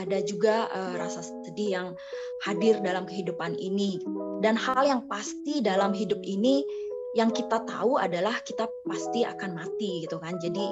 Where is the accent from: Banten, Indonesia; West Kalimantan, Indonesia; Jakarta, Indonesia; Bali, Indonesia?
Bali, Indonesia; Tema-tema yang saya angkat juga melekat dengan akar saya sebagai orang Bali.